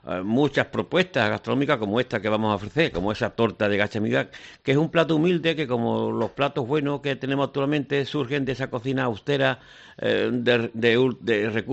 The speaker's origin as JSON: {"language": "Spanish", "town": "San Fernando", "region": "Andalusia", "country": "Spain", "said": "Alejo Doherty, que es paisano nuestro de San Fernando"}